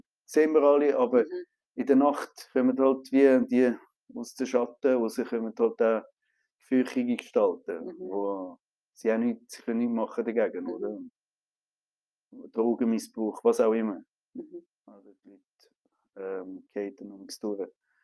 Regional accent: Yopougon, Abidjan, Côte d’Ivoire; in der Elfenbeinküste habe ich an dem Ort, wo ich aufgewachsen bin, in Jokogon, also in dem Quartier

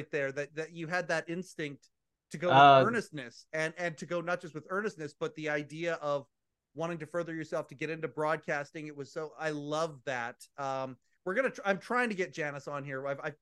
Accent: Western Canada, Canada; The magic of, I'm Western Canada here.

